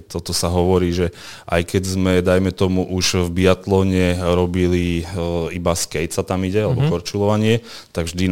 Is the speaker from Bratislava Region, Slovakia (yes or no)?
no; Štrba, Prešov Region, Slovakia; Áno, pochádzam zo Štrby